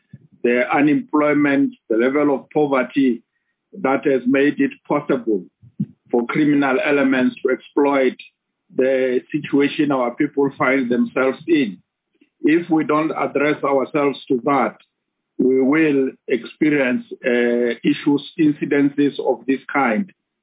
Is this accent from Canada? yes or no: no; South Africa; Let's go back to the drawing board as the South African police, men and women in blue, to ensure that we make our country the pride of the continent